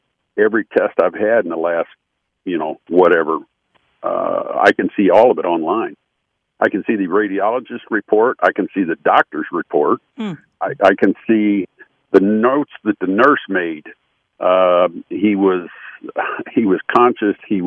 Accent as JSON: {"language": "English", "town": "Rolla", "region": "Missouri", "country": "United States", "said": "I'm actually from Rolla, Missouri."}